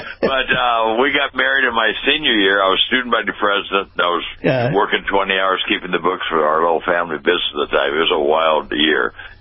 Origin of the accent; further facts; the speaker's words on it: Pasadena, California, United States; But my parents begged me to go to this Christian school in our town. I was born and raised in Pasadena. It was Pasadena College.